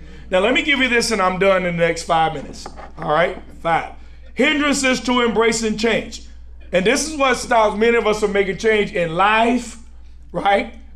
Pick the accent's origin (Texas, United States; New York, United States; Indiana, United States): Indiana, United States; Gary; So I come from Gary, Indiana, and I got a family.